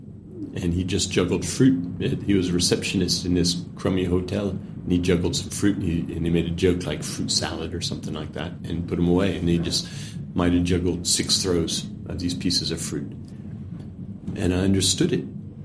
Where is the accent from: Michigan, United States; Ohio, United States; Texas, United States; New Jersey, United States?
Ohio, United States; Millersburg; born there; I was born in Millersburg, Ohio, United States of America.